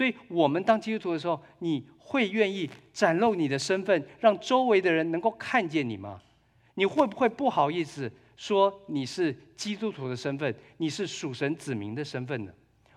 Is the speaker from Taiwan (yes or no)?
no; China; 我们是中国人，你当然吃中餐了。